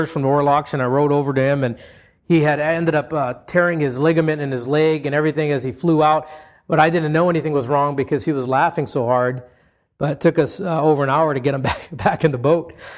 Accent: Hawaii, United States; When I was a kid growing up in Hawaii, I would sometimes go fishing on a small Zodiac boat with my neighbor, whom I called Uncle Harry.

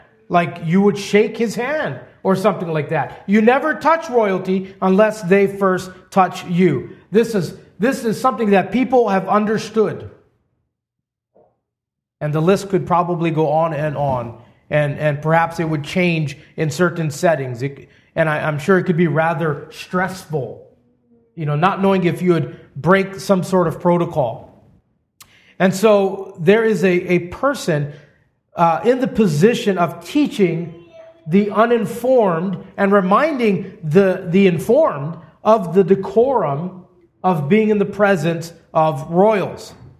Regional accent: Hawaii, United States; Growing up in Hawaii, I remember hearing stories of the ancient chiefs

